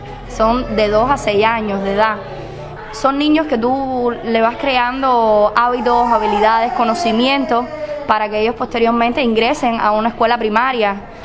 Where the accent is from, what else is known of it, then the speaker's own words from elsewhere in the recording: San Nicolás de Bari, Mayabeque, Cuba; Soy natural de San Nicolás de Bari